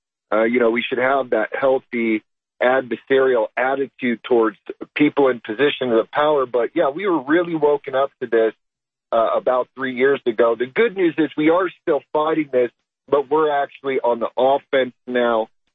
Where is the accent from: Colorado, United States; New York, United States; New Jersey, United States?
Colorado, United States; also born or lived in Kansas; And so basically we lived in the state of Kansas. I'm actually from Colorado